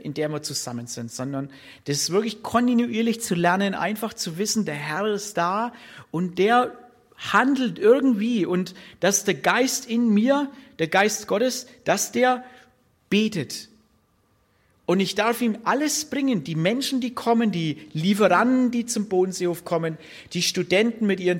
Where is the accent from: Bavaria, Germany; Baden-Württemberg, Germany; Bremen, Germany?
Bavaria, Germany; ich bin ein Franke, deswegen sage ich beten.